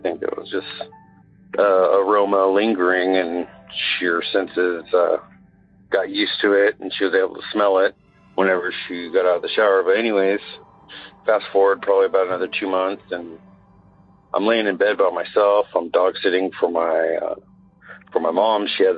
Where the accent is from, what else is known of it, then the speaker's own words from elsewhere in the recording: Willis, California, United States; now in Phoenix, United States; Hey, it's … Live out here in Phoenix, but my experience happened in my hometown of Willis, California.